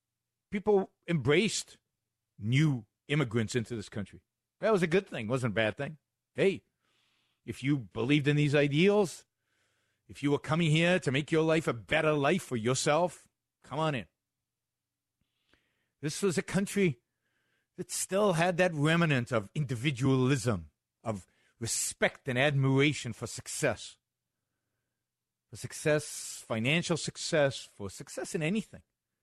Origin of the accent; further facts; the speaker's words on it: Israel; moved away as an adult; I was born and raised in Israel, a pretty good country, not a bad place.